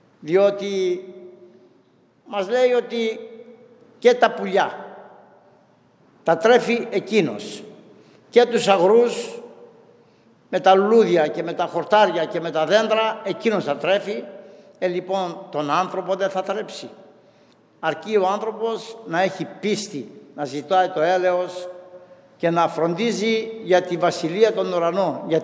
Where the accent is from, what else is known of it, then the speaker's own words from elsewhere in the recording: Chios, North Aegean, Greece; Εκεί στη Χίο, που είμαι από τη Χίο κι εγώ βέβαια